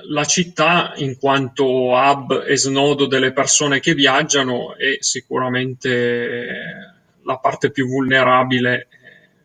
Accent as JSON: {"language": "Italian", "town": "Turin", "region": "Piedmont", "country": "Italy", "said": "A Torino abbiamo visto, io sono di Torino"}